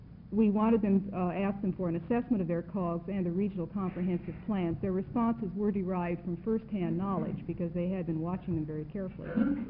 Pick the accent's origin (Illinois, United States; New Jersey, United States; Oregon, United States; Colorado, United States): Oregon, United States; Eugene; I'm from Eugene